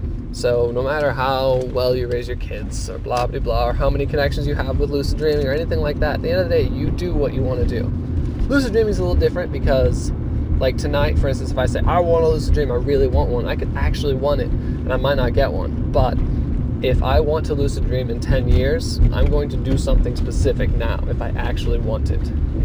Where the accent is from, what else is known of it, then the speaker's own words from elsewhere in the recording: United States; That's right. I'm American.